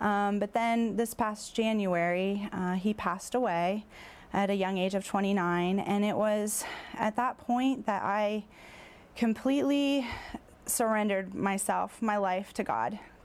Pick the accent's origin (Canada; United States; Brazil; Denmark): United States; Newark; also born or lived in Chicago; I moved to Newark, which is my hometown. I grew up, I was born and raised in Newark. I had previously lived in Chicago area for 11 years